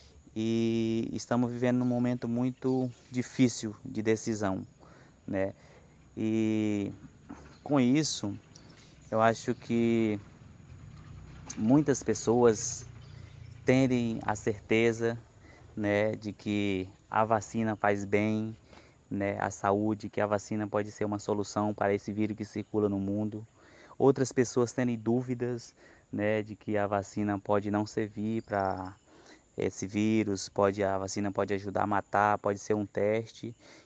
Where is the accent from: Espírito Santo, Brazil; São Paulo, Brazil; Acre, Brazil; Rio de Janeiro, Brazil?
Acre, Brazil; Feijó; Sou da Sul, do povo Runicuim, da terra indígena Caxinauá de Nova Olinda, Alto Rio Envira, do município de Feijó, Acre.